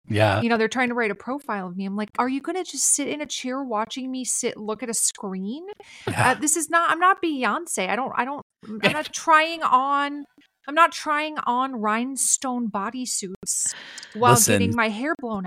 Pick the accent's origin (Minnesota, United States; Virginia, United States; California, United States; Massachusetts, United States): Minnesota, United States; accent: Minnesota; And am I reading in my Minnesota accent?